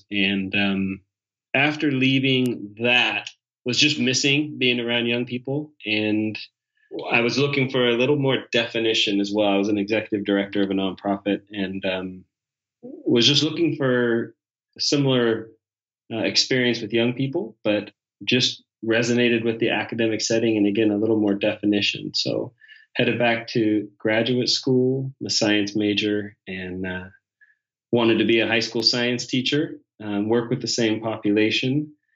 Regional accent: California, United States; I grew up in California and I loved going up to the Sierra Nevada.

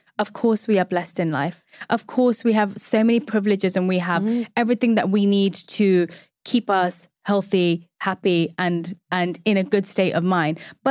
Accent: India; And then again, my mom, I didn't get into being a doctor as every Indian wants to be a doctor.

